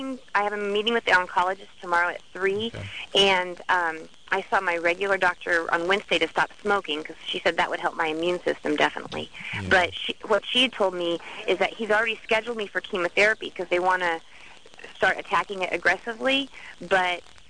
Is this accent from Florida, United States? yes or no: no; Seattle, Washington, United States; I grew up in Seattle, but my cousins live in Colorado, so we visited.